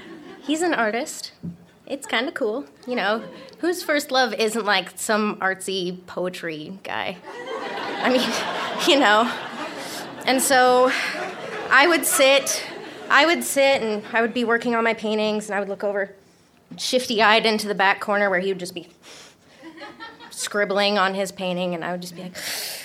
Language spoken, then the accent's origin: English; Seattle, Washington, United States; And I'm not from Boise, I'm from Seattle.